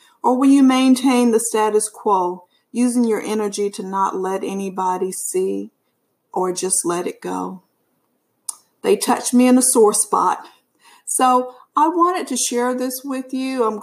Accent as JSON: {"language": "English", "region": "Alabama", "country": "United States", "lives_now": "Houston, United States", "said": "I live in the Houston area. I'm originally from Alabama, a country girl at heart."}